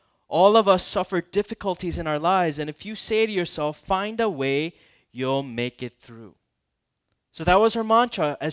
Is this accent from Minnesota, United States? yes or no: yes; Minnesota, United States; You know, I grew up in Minnesota, and so I went skiing all my life.